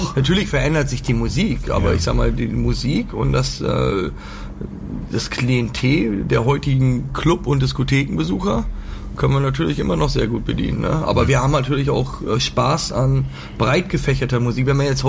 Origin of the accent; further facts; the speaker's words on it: Northern Germany, Germany; Ja, also ich komme oben aus dem Norden. Vielleicht hört man das auch ein bisschen.